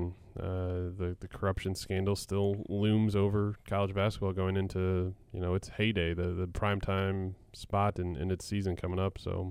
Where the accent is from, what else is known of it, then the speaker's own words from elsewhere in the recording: Missouri, United States; I grew up near St. Louis and used to go to the Missouri Valley Conference Tournament